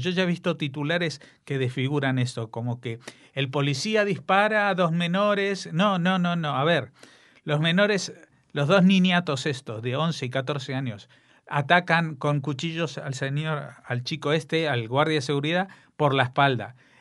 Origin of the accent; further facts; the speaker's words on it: Spain; nosotros como ciudadanos españoles pagamos los impuestos